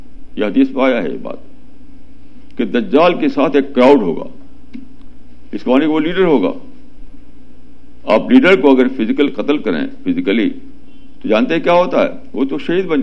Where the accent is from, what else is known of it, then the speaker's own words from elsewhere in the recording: India; born there; ہم لوگ جو انڈیا میں پیدا کیا اللہ تعالیٰ نے, میں سمجھتا ہوں کہ ہمارے بڑی بلیسنگ ہے اللہ تعالیٰ کی.